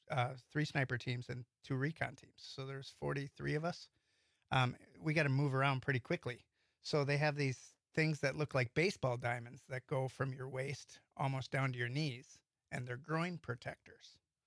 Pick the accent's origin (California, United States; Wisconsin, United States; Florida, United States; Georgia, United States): Wisconsin, United States; Shiocton; I grew up in Shiocton. On the Wolf River.